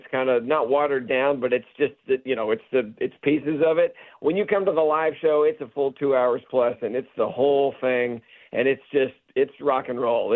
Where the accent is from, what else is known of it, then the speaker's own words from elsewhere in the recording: Dallas, Texas, United States; now in Los Angeles, United States; Well, I grew up in Texas and in Dallas